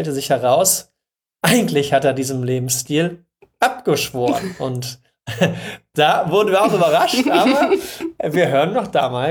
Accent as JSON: {"language": "German", "region": "eastern Germany", "country": "Germany", "said": "Ich bin ja Ossi."}